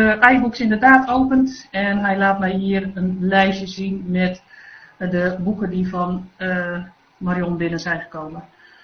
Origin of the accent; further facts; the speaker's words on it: Netherlands; En ik ben een echte Nederlander en ik wil dan niet betalen.